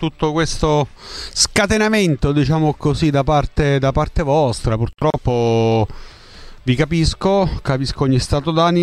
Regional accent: Abruzzo, Italy; nemmeno quelle del mio paese in Abruzzo, che è la prima categoria.

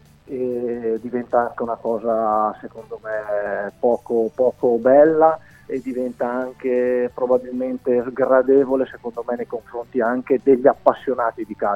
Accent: Crema, Lombardy, Italy; io sono a Crema, perché sono di Crema

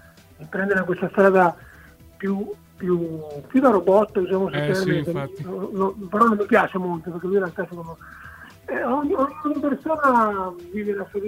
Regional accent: Piedmont, Italy; io sono cresciuto nel Novarese, quindi lo stadio più vicino era a Milano

